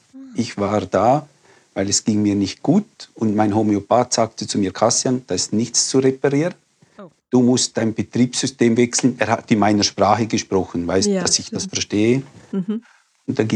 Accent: Liechtenstein; Meine Wurzeln. Ursprünglich sind in Liechtenstein. Ich bin in Liechtenstein aufgewachsen.

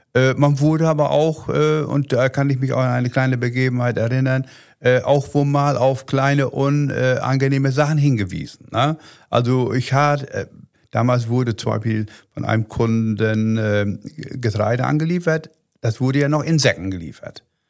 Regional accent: Renkenberge, Lower Saxony, Germany; Ja, wir hatten einen kleinen Siedlerbetrieb. Ich komme aus Renkenberge.

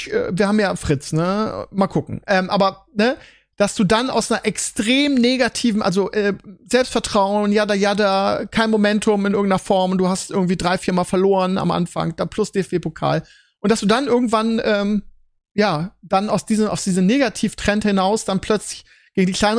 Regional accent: Bremen, Germany; den ich natürlich als Bremer mit Kusshand entgegennehme

